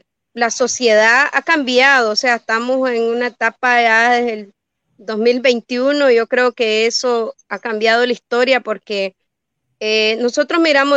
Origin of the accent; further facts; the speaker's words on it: Nicaragua; nosotros como sociedad campesina y como sociedad nicaragüense